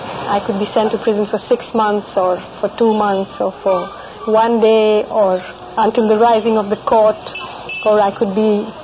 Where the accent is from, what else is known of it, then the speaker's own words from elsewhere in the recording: Aymanam, Kerala, India; I grew up in Imanam on the banks of the Meenachal.